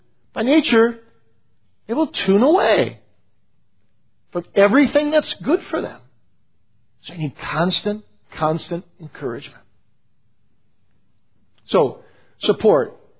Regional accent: Kalamazoo, Michigan, United States; I grew up in Kalamazoo and I was at the public school.

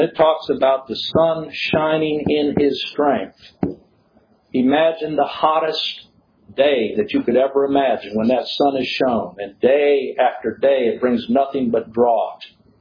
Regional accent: Chad; I can remember growing up in Chad, Africa, days when it would be 140 degrees, 120 in the shade.

